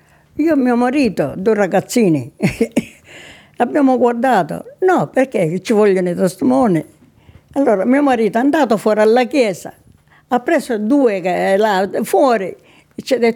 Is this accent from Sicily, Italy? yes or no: yes; Floridia, Sicily, Italy; born there; Io sono nata in Sicilia, Floridia, provincia di Siracusa, nel 1929.